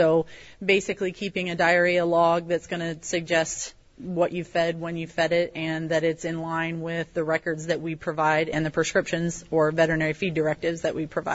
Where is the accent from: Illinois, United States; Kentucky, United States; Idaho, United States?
Illinois, United States; Alhambra; I grew up in the Alhambra area I've been around this town my whole life.